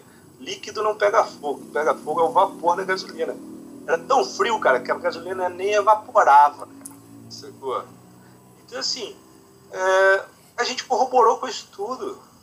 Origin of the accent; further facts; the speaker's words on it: Rio de Janeiro, Brazil; se bem que eu sou carioca, Rio de Janeiro é uma porcaria tão boa quanto